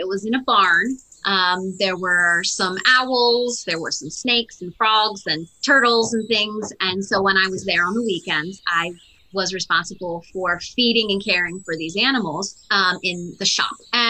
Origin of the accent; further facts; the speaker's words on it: Maryland, United States; I am from Maryland in the United States, and I grew up in a suburb of Washington, D.C., actually, and then moved out into a more rural county when I was a teenager.